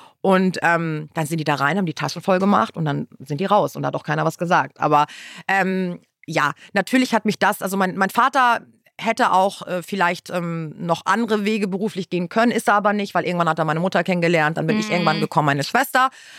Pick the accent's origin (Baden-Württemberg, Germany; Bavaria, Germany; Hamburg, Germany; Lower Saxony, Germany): Hamburg, Germany; ich komme aus Hamburg-Altona. Das ist Ottensen genau.